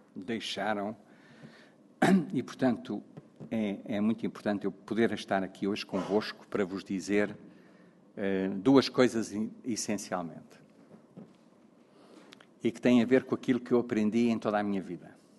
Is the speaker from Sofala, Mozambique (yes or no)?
no; Maputo, Maputo City, Mozambique; A primeira, se calhar, é o facto de eu ter nascido e crescido em Moçambique. Portanto, eu sou, se quiserem, a minha alma é africana.